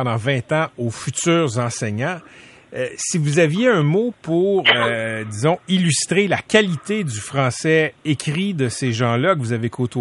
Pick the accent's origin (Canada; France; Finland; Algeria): Canada; Quebec; Ce qui nous distingue Québécois en Amérique du Nord, c'est que nous sommes des Français, des parlants français, des locuteurs français.